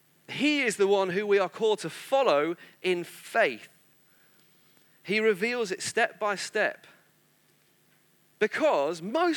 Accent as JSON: {"language": "English", "town": "Manchester", "region": "North West England", "country": "United Kingdom", "tie": "born or raised there", "said": "because I grew up near Manchester. There's not a great deal of need for sailing."}